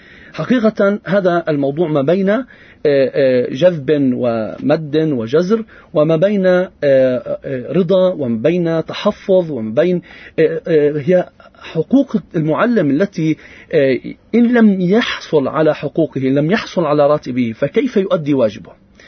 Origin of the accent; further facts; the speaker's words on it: Palestine; هو الجانب الأهم في حياتنا كفلسطينيين